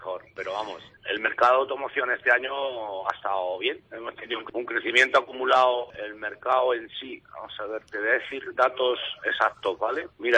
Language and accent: Spanish; Spain; ya sabes cómo somos los españoles, en ese sentido somos un poco raritos